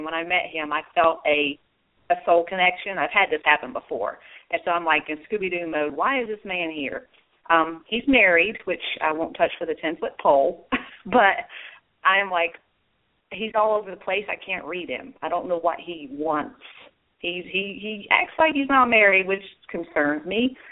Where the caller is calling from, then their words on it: North Carolina, United States; in North Carolina.